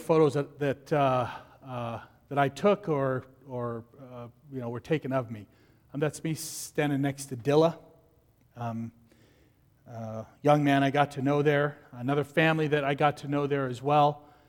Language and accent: English; United States; born there; any more than I can help that I was born in America.